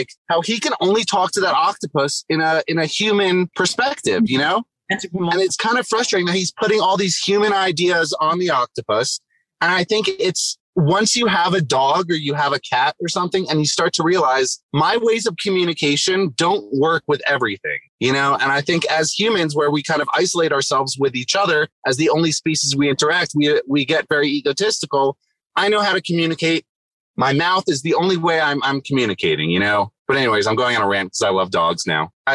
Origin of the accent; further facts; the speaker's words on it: East Coast, United States; because I grew up on the East Coast outside of New York City.